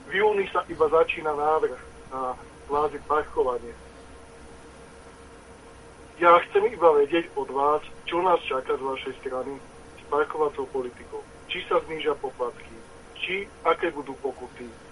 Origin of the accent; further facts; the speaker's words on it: Bratislava, Bratislava Region, Slovakia; ja som Bratislavčan, bohužiaľ.